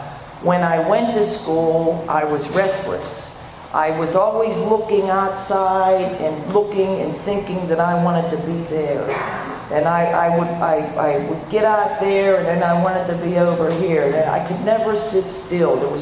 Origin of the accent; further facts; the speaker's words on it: Pittsburgh, Pennsylvania, United States; I grew up over on Penn and Main Street, the cusp of Lawrenceville, Bloomfield, and Garfield, and I covered all areas by the time I was 10.